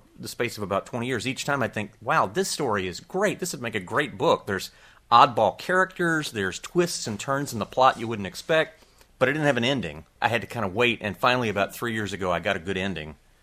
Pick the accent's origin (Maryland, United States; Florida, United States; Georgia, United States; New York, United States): Florida, United States; Pensacola; I grew up in Pensacola, up in the north end of the state, where if there's wildlife, you hunt it.